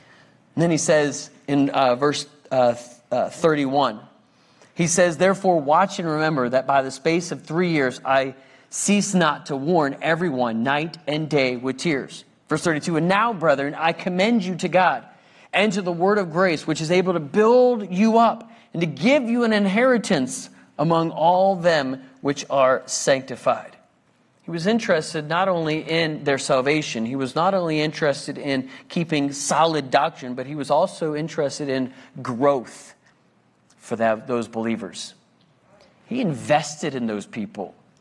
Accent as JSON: {"language": "English", "country": "United States", "said": "I'm an American too, don't get me wrong."}